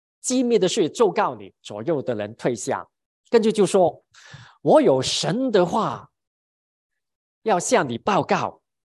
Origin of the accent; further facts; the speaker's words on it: China; 我们因为是外邦人啊，我们是中国人